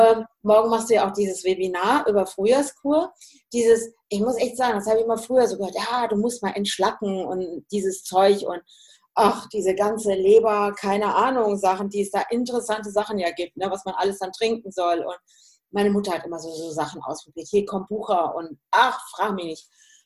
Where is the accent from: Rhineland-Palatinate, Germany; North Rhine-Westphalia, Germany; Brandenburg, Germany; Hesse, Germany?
Hesse, Germany; also ich komme ja eigentlich auch aus dem Hessischen, ne?